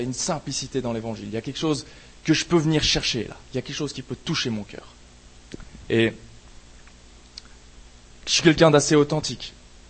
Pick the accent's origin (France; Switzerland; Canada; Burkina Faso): Switzerland; dans le milieu dans lequel j'ai grandi, c'était en Suisse.